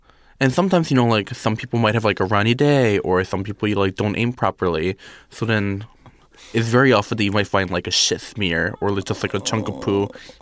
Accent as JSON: {"language": "English", "region": "Michigan", "country": "United States", "tie": "born there", "said": "No, I was born in Michigan."}